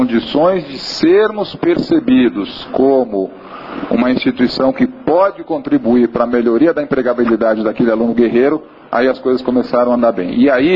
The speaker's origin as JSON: {"language": "Portuguese", "country": "Brazil", "said": "Então, aí somos nós, brasileiros, inspirando Colômbia"}